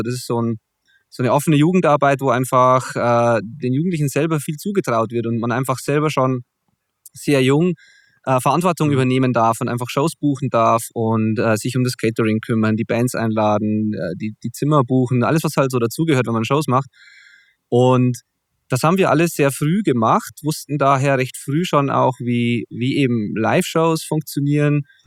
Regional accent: Zwiesel, Bavaria, Germany; now in Kirchdorf im Wald, Germany; Also Zwiesel ist in der Tat mein Heimatort, auch wenn ich da mittlerweile zwar nicht mehr wohne. Also mein Studio ist noch da. Ich wohne aber in einem Dorf, das heißt genauso, wie es auch wirklich ist. Also ich wohne in Kirchdorf Öd und Kirchdorf Öd ist ein Teil von Kirchdorf im Wald.

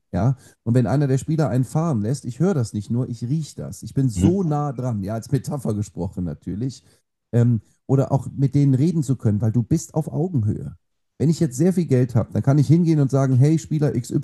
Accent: Rhineland, Germany; now in Bavaria, Germany; ich bin ja Rheinländer, also nenne ich meinen Sohn selbstverständlich Männlein.

